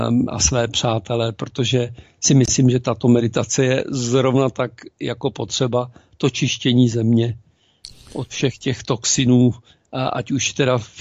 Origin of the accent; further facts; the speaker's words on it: Prague, Czechia; já jsem dlouholetý Pražák, jo, takže rodilý